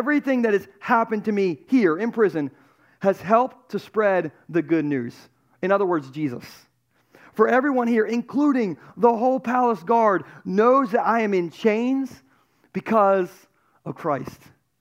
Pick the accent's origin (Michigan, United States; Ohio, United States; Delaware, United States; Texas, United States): Delaware, United States; we're from Delaware